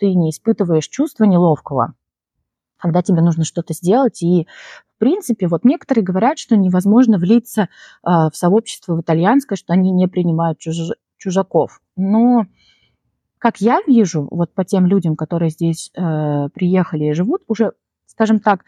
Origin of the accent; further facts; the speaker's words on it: Siberia, Russia; в силу своих обстоятельств, я из Сибири. Ну, из Сибири было, в принципе, сложно куда-то летать, особенно в сторону Европы